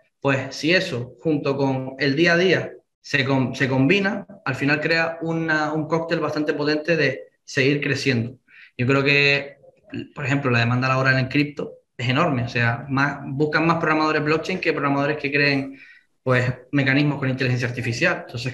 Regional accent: Las Palmas, Canary Islands, Spain; moved away; also born or lived in Barcelona; Soy de Las Palmas, de Gran Canaria, de esa comunidad de 8 islas.

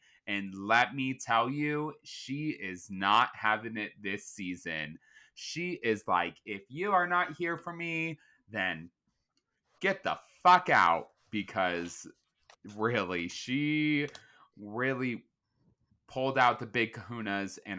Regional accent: Colorado, United States; because I'm from Colorado and I don't believe for one second that you would go backpacking.

